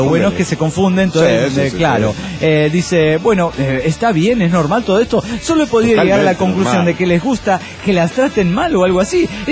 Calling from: Lima, Peru; de Lima, Perú, chicos.

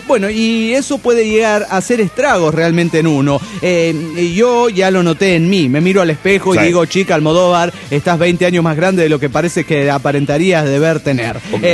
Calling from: Guadalajara, Jalisco, Mexico; de Guadalajara, Jalisco, México.

